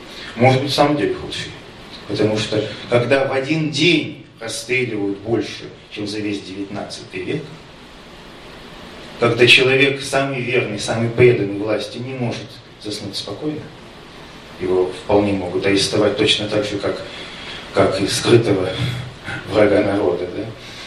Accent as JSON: {"language": "Russian", "town": "Yekaterinburg", "region": "Sverdlovsk Oblast", "country": "Russia", "said": "Я очень люблю этот город, хотя сам уралец, я из Екатеринбурга."}